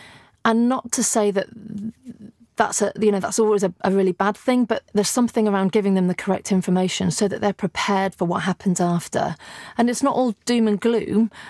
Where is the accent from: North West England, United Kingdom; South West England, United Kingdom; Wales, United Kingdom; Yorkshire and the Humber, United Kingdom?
Yorkshire and the Humber, United Kingdom; moved away as an adult; now in London, United Kingdom; I moved to London. I'm from Yorkshire. So I moved to London after my A-levels